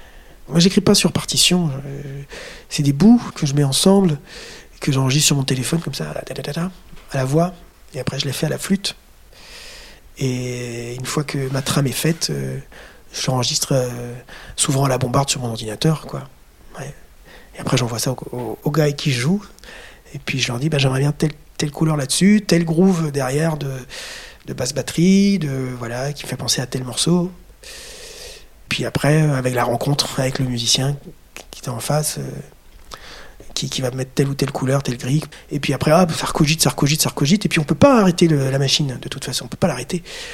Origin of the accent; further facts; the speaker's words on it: Saint-Nicolas-du-Pélem, Brittany, France; Je suis originaire de Saint-Nicolas-du-Pelhem, dans le centre-Bretagne. C'est un coin vraiment d'une culture qui n'est pas sous cloche du tout, qui était très vivante.